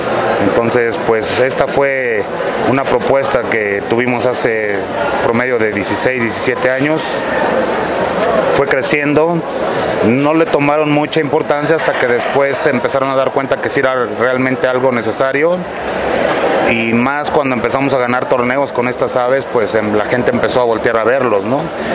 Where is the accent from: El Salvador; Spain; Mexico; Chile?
Mexico; Y los mexicanos, pues siempre fuimos consumidores de familias, ¿no?, de otros países